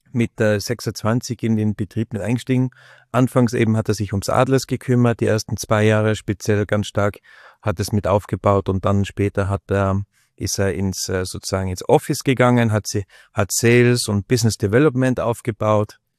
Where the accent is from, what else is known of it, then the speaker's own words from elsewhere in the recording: Austria; now in Germany; Es ist nicht so leicht als Österreicher, man ist halt immer ein Ausländer dort, gell?